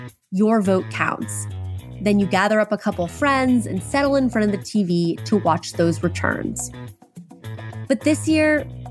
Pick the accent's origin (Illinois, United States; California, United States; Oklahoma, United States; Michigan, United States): Oklahoma, United States; Now, I grew up in Oklahoma